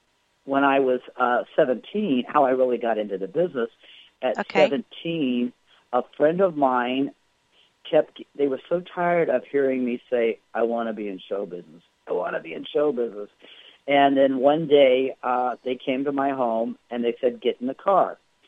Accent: Akron, Ohio, United States; born there; Okay, I was born in Akron, Ohio, many moons ago.

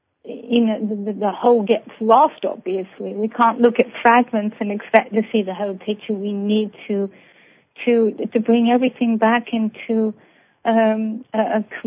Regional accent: Blackpool, North West England, United Kingdom; born there; you and I are both war babies, and I was born in Blackpool in 1942 when the Blitz was taking place.

